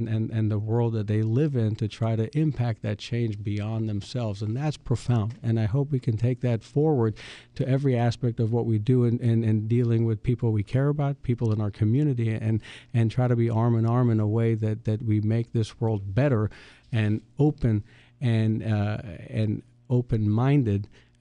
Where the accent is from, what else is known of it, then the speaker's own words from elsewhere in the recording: United States; born there; Even though I was born in America, I'm a U.S. citizen, and the only passport I've ever had is American.